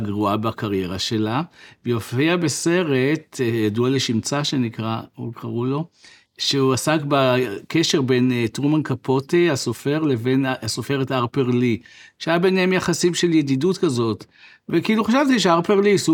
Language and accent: Hebrew; Central District, Israel; אני בא ממושב, בעמק חפר, משנות ה-60, מושב שחגדתי עם חברה מאצ'ואית, הומופובית.